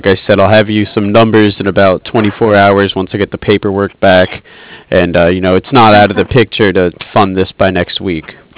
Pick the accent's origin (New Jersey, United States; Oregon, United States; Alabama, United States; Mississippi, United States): New Jersey, United States; I'm originally from the New Jersey area, New York City area. I went to a couple of Rochester Red Wings games when I was growing up.